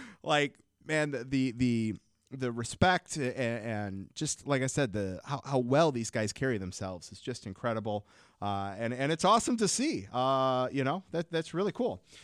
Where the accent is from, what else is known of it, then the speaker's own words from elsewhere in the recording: Michigan, United States; founded by Melinda Russell from Kazoo, Michigan, my home state.